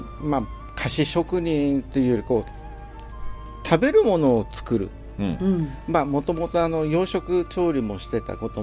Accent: Nerima, Tokyo, Japan; え、あの東京出身なんですね。

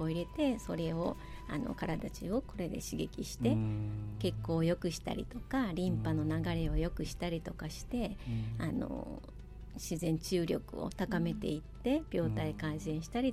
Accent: Isahaya, Nagasaki, Japan; 生まれも育ちも諫早で、出たかったんですけどずっと諫早です。

